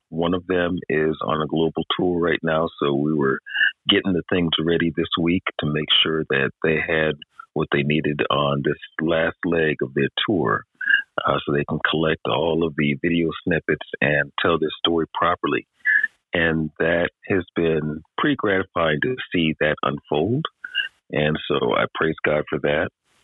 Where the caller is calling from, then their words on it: Lakewood, Washington, United States; I am tapping in from Lakewood, Washington.